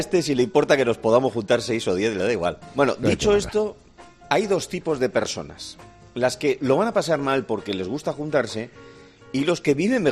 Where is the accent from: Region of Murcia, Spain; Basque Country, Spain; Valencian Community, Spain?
Basque Country, Spain; Bueno, a ver, vamos a ver, es que nosotros, ten en cuenta que los vascos tenemos a un Lendakari astemio que de pinta de fiestas no tiene.